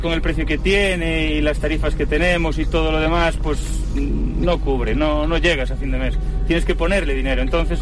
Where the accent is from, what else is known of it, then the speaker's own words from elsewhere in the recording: Ourense, Galicia, Spain; De Orense.